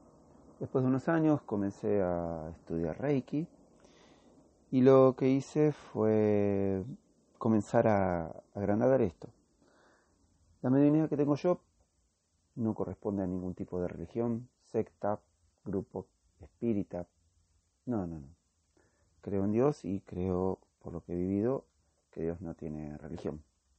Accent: Argentina; Yo tengo 44 años. Soy de Argentina.

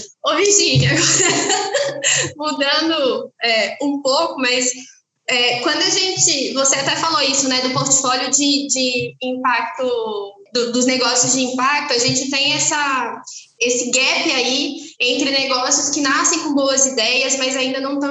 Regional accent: Taboão da Serra, São Paulo, Brazil; eu sou de Taboão da Serra

